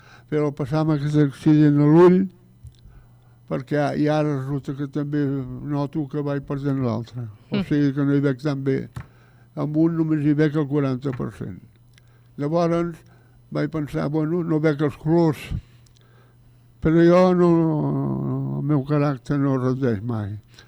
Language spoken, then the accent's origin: Catalan; Tarragona, Catalonia, Spain; Jo també sóc de Tarragona, eh?